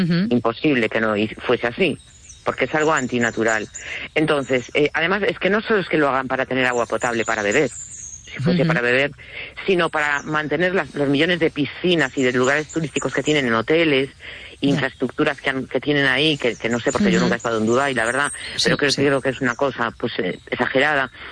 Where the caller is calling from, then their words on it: A Coruña, Galicia, Spain; de La Coruña.